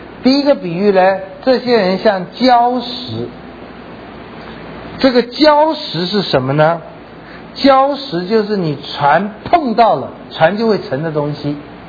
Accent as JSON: {"language": "Chinese", "country": "China", "said": "我们中国人说万恶淫为首"}